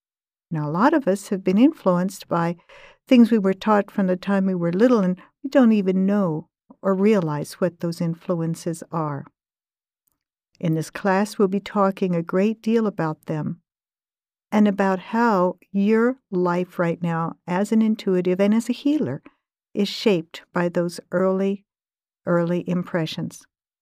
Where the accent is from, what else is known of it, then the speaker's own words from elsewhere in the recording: Phoenix, Arizona, United States; Think about my early childhood. It's growing up in Phoenix, Arizona. And my grandmother was my mentor.